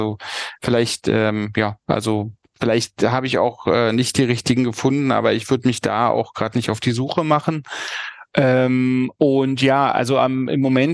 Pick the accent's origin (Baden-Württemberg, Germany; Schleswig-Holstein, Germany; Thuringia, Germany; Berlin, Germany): Berlin, Germany; also born or lived in Leipzig; Ich bin 1971 in Leipzig geboren und lebe seit 1972 mit meiner Familie in Berlin.